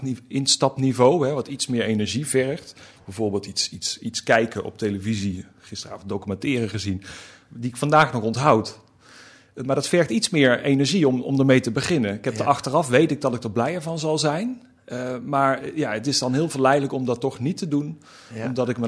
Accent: Limburg, Netherlands; Dat las ik al in de bibliotheek in Noord-Limburg, waar ik vandaan kom.

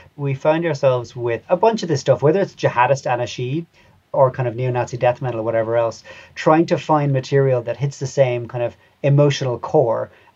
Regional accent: Cork, Munster, Ireland; I'm probably the last generation of Irish people that grew up with bombings on the news every day. To be clear as well, I grew up in Cork, which is the other end of the country, to where the conflict was primarily taking place.

